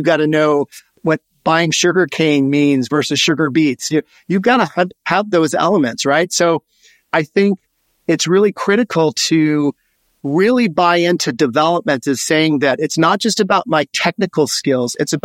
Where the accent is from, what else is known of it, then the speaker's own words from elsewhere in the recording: Hawaii, United States; I grew up in Hawaii, as I said, but I grew up, all my friends were Pacific Islander, you know, Asian.